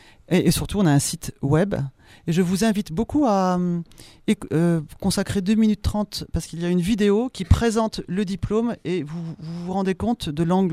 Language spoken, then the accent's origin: French; Auvergne-Rhône-Alpes, France; Sur le territoire, chez nous, dans le Diois, en Drôme, en Auvergne-Rhône-Alpes.